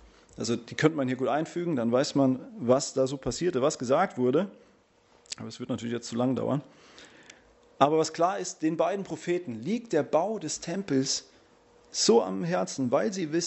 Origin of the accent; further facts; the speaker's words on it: Rhineland-Palatinate, Germany; Meine Frau und ich, wir kommen aus dem Westerwald ursprünglich. Ich weiß nicht, ob ihr das kennt. Rheinland-Pfalz, so 1,5 Stunden von hier.